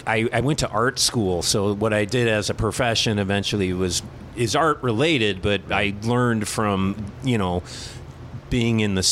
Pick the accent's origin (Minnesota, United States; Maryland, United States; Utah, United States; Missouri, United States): Minnesota, United States; Golden Valley; I did. I grew up in Golden Valley, Minnesota.